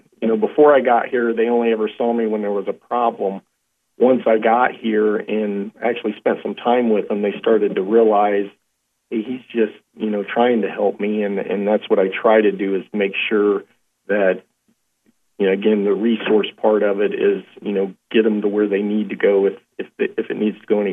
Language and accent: English; Willshire, Ohio, United States; Well, I grew up in Wilshire, Ohio, graduated Parkway in 89, went off to the service, came back, went to the Apollo Police Academy